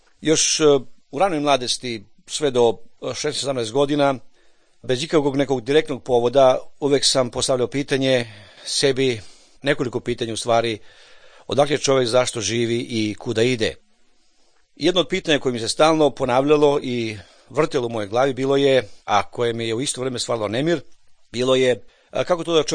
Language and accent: Serbian; Serbia; now in Vrnjačka Banja, Serbia; dolazim iz Srbije, živim u Vrnjačkoj Banji